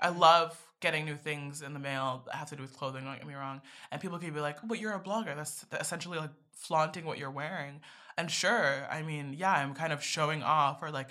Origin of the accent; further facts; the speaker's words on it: United States; And I hear that so many times growing up in America, like high school especially, like that Black girl